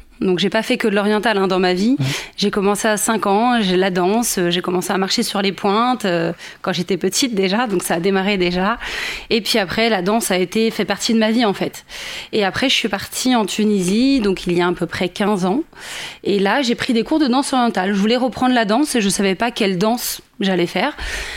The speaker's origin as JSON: {"language": "French", "town": "Nogent-sur-Marne", "region": "Île-de-France", "country": "France", "tie": "born there", "said": "je suis née à Nogent sur Marne dans le 94."}